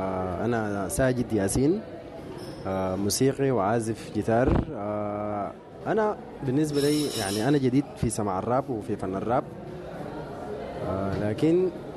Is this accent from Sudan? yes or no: yes; Sudan; أي هو شوية ما بيشبهنا كسودانيين وكالكلتشر بتاعتنا السودانية